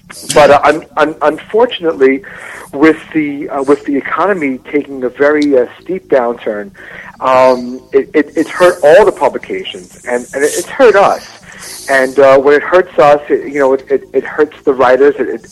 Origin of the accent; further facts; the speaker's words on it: New York, United States; I arrived in New York last night, and it's great. I'm from New York, and I always love being here, and coming back is just great.